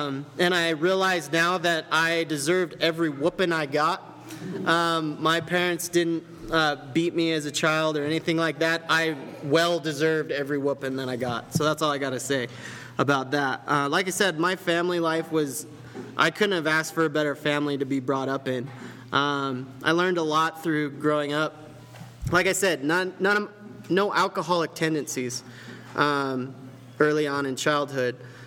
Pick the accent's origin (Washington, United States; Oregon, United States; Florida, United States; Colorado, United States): Oregon, United States; Boring; I grew up in a little town called Boring, Oregon. You can Google map it, and it's real.